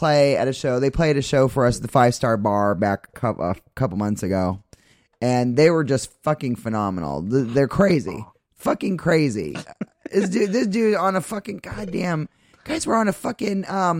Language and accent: English; Maine, United States; And not just because I come from Maine. I don't like all things from Maine.